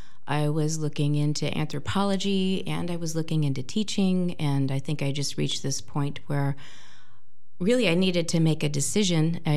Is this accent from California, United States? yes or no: no; Peoria, Illinois, United States; born there; moved away as an adult; also born or lived in Sedona, United States / Flagstaff, United States; I was born in Peoria, Illinois. And I moved out west in my early 20s and was out in Sedona and Flagstaff for about 10 years